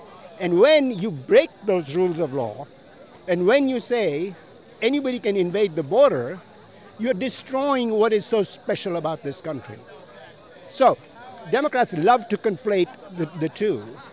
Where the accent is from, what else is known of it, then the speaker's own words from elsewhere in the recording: Naperville, Illinois, United States; I'm from Naperville, and I'm running for state rep in Illinois House District 41.